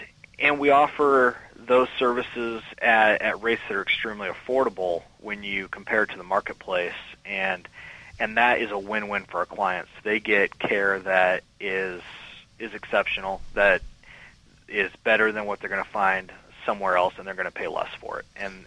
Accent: Boise, Idaho, United States; Well, I grew up in Boise, Idaho, and went to Boise State University got a degree in marketing.

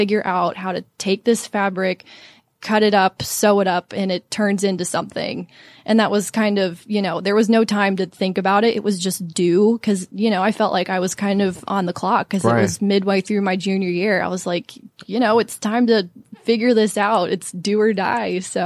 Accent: Atlanta, Georgia, United States; And I grew up here in Atlanta, not too far from where we are today.

